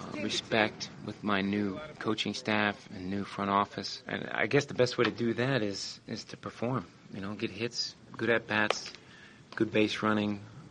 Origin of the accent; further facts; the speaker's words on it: Cincinnati, Ohio, United States; I grew up in Cincinnati. Was drafted out of high school in the first round and have been playing professional baseball for the last 14 years.